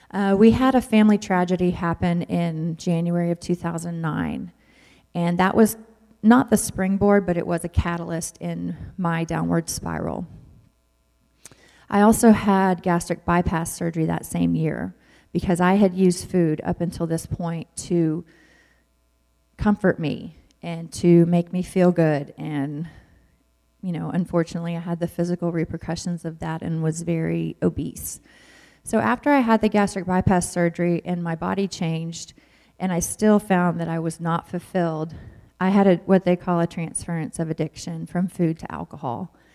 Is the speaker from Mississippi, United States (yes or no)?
no; DeSoto, Texas, United States; I grew up in DeSoto, Texas, just South Dallas.